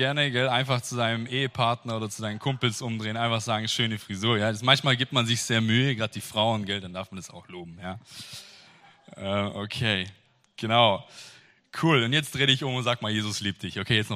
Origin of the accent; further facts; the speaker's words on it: Salem, Baden-Württemberg, Germany; Ich komme aus Salem vom Bodensee.